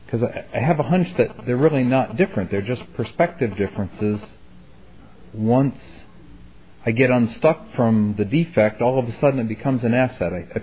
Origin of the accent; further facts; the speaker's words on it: Ithaca, New York, United States; I come from Ithaca, New York, and I'm a member of their Sunday morning 9 o'clock group.